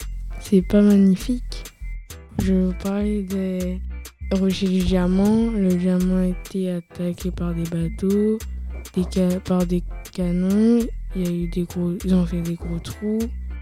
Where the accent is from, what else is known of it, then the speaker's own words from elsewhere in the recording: Le Robert, Martinique; now in France; Je suis né en Martinique, département français, 972. Je suis arrivé en France en été 2024. C'est une île et moi j'habite au Robert.